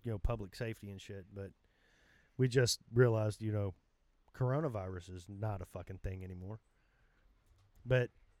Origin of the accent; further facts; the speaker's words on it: Arkansas, United States; I was like, well, I'm from Arkansas.